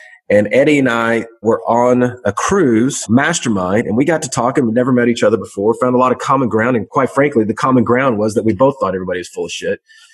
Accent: Southlake, Texas, United States; Dallas, Texas, my hometown, right there in South Lake, Texas, more specifically, my hometown.

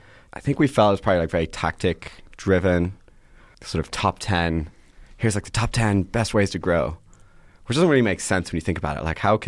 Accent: Ireland; also born or lived in Boston / London / Atlanta / New York; I was born in Boston. I lived in London, Atlanta, London, Ireland, New York, Ireland, San Francisco. And so, but I mostly grew up in Ireland.

